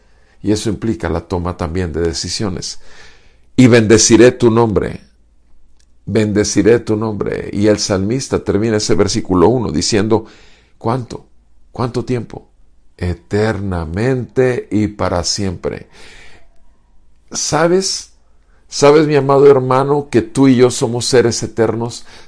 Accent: Tampico, Tamaulipas, Mexico; Nací en Tampico, soy ciudadano de Tampico

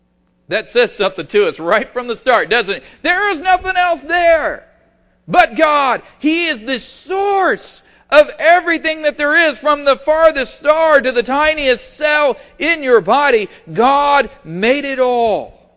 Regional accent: Oklahoma, United States; Of course, I'm from Oklahoma, and I will tell you, whirlwinds get your attention.

